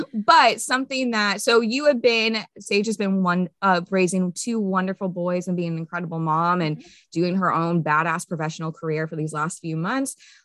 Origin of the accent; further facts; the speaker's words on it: Florida, United States; We are from Florida, hence the name Florida Grown.